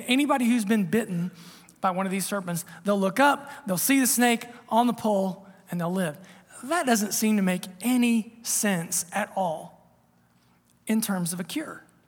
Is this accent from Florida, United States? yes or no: no; Ohio, United States; I'm from Southern Ohio, down on the river down there, and just north of Eastern Kentucky and Western West Virginia.